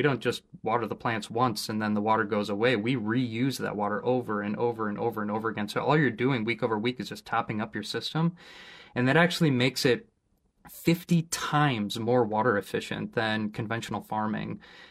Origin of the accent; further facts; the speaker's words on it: Appleton, Wisconsin, United States; also born or lived in New York City, United States; It was when I was living in New York City. I was brought up in Appleton, Wisconsin, and found myself out in the city.